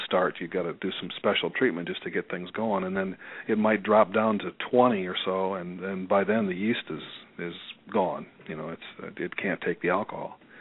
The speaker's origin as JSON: {"language": "English", "region": "South Dakota", "country": "United States", "tie": "born or raised there", "also_born_or_lived": "California", "said": "We're both born and raised in South Dakota."}